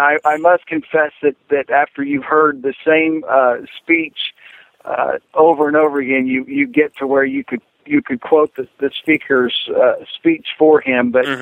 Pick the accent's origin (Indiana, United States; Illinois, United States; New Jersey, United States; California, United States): Indiana, United States; I've lived and worked in the 6th District my whole life. I grew up in Decatur County. I went to school in Bartholomew County.